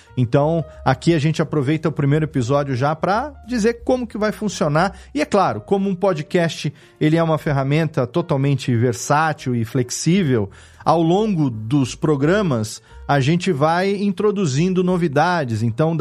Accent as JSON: {"language": "Portuguese", "town": "Serra Negra", "region": "São Paulo", "country": "Brazil", "tie": "born or raised there", "said": "Hoje, por exemplo, eu estou aqui em Serra Negra, que é onde eu moro, na minha cidade natal."}